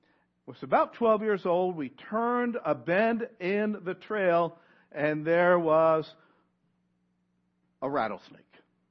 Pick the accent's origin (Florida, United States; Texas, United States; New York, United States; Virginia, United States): Virginia, United States; Roanoke; I grew up in the Blue Ridge Valley of Roanoke, Virginia, surrounded by the Appalachian Mountains.